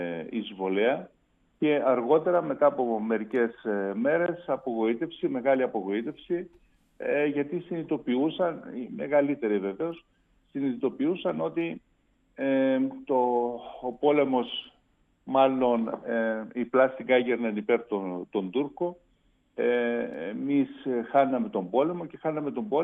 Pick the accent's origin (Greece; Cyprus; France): Cyprus; Nicosia District; Το χωριό μου βρίσκεται 20 χιλιόμετρα νότια της Λευκωσίας, δεν ανήκει δηλαδή στην κατεχόμενη Κύπρο.